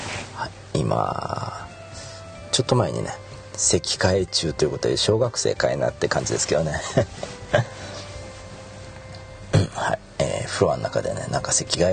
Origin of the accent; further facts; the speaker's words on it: Osaka, Japan; born there; 一応大阪生まれなんですけどもね、